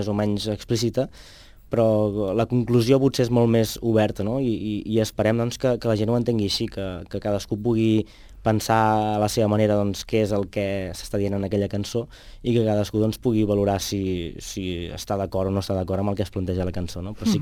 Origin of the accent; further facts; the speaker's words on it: Sant Pere de Riudebitlles, Catalonia, Spain; Sí, de fet, jo vinc del Penedès, de Sant Pere de Riudebitlles, i sí, és un poble de 2.000 habitants